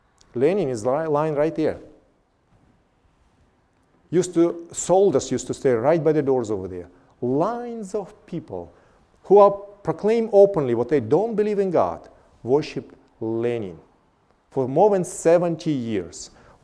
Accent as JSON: {"language": "English", "region": "southern Russia", "country": "Russia", "tie": "born or raised there", "said": "My dear friends, I grew up in Russia, in the south of Russia"}